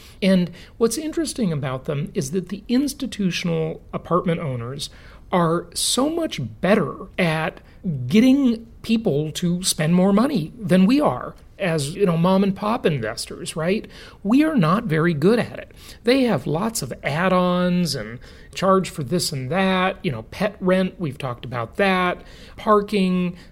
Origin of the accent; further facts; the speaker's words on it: Los Angeles, California, United States; Los Angeles, my hometown, 20,000 units.